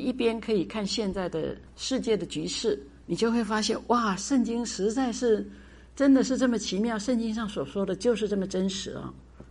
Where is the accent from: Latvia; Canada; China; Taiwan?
China; 我自己是美国公民嘛，那我是中国人，我是美国公民呢